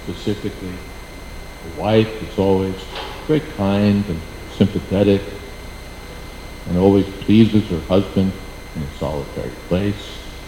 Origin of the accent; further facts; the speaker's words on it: United States; And, you know, as an American, I had this picture that there's always somebody from the KGB following all the citizens